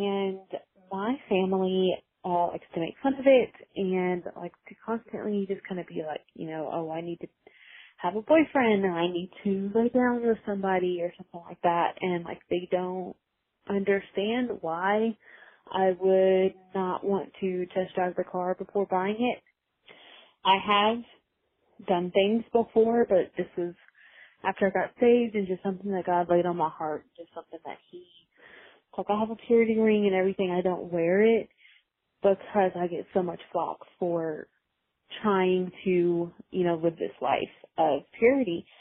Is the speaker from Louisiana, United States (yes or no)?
no; Texas, United States; moved away as an adult; now in Alabama, United States; I was in North Alabama. I'm 23 years old. I moved to Alabama from Texas about a year and a half ago.